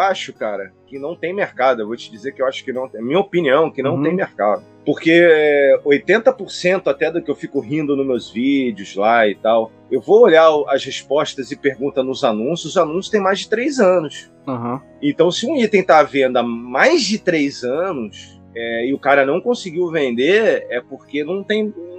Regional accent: Rio de Janeiro, Brazil; Nessa época eu morava no Rio, sou carioca.

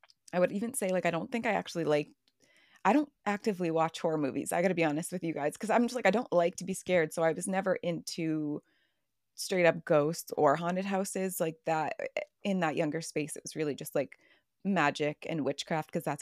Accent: Massachusetts, United States; and I don't know if this has to do with like growing up in Massachusetts, but like I always was a witch kid.

